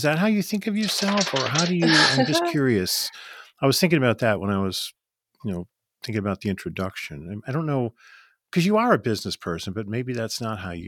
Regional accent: Illinois, United States; So I grew up in the Chicago suburbs, I think I may have told you

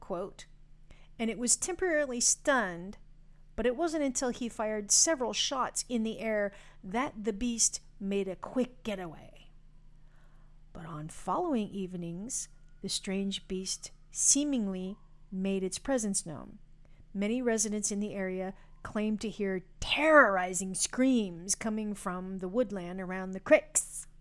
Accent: the Ozarks, United States; And I wanted to say crick because I'm from the Ozarks.

